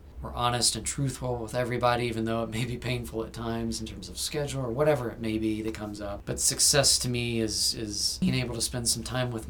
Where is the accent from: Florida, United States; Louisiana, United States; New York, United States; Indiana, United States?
Indiana, United States; I'm not English, so I don't have a specific team that I root for. So I grew up playing soccer here in Central Indiana many, many years ago